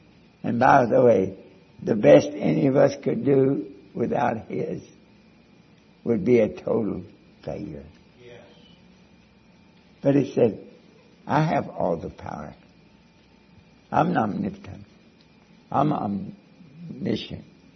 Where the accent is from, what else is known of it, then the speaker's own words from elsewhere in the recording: Kentucky, United States; dear God, I'm from Kentucky. We have a very hard time with English.